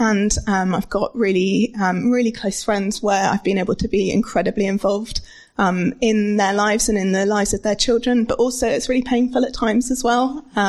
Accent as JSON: {"language": "English", "region": "South West England", "country": "United Kingdom", "tie": "born or raised there", "said": "I'm almost 35. I grew up in Cornwall and I studied at Falmouth and then I left never to return."}